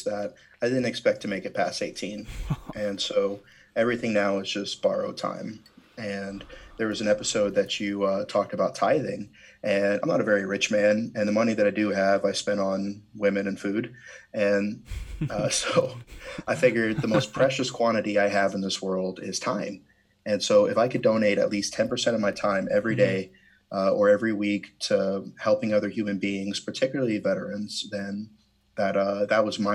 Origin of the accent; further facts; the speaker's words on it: Florida, United States; I'm from Florida, so I don't have much room to speak.